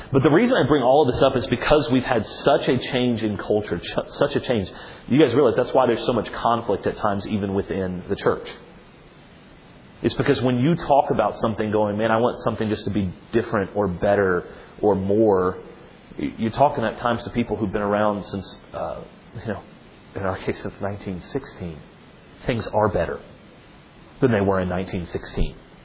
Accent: Italy; I grew up in Italy. I grew up before the fall of the wall in Italy. I remember what it was like. I was 7 when the wall fell.

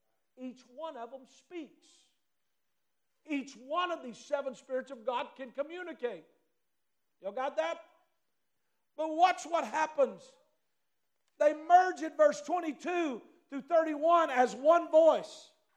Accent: Arkansas, United States; now let me remind you, I'm a redneck from Arkansas

